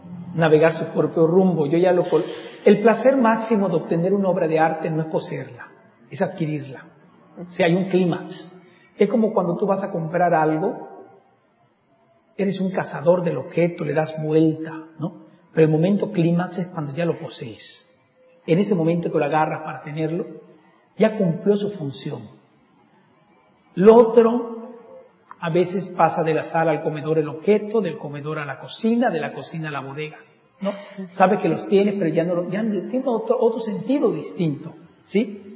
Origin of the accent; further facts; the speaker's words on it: Yucatán, Mexico; que es mi tierra, ¿sí? Yo soy yucateco, muy yucateco, la verdad. Adoro esta tierra y bueno, estar nuevamente aquí.